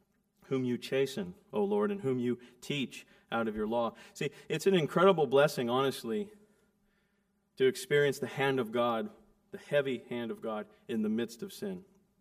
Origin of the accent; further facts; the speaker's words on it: California, United States; Growing up in Central California, I think all the raisins, actually, any raisin you have came from where I grew up.